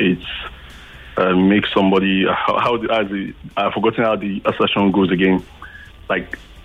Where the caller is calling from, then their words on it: Lekki, Lagos, Nigeria; I'm calling from Lekki.